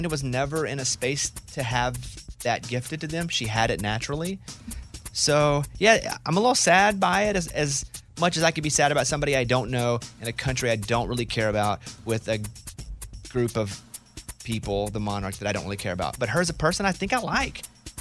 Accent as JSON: {"language": "English", "country": "United States", "said": "Because I'm an American, but..."}